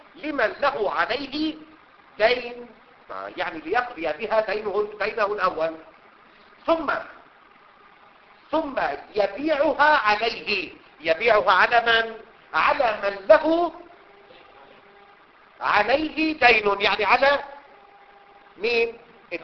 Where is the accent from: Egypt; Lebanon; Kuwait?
Lebanon; وخصوصا عندنا في لبنان بيحكي كلمة عربي وكلمتين إنجليزي مثلا، كلمة عربي وثلاثة فرنسي